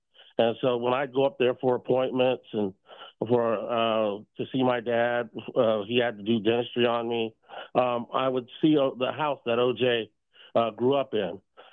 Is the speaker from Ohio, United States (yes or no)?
no; San Bruno, California, United States; Well, when I grew up in San Bruno, California, there was this family called the Bakers